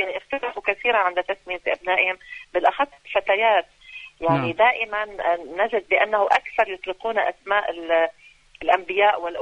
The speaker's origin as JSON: {"language": "Arabic", "country": "Lebanon", "said": "مثلا عندنا في لبنان بعد أحداث سورية الأليمة."}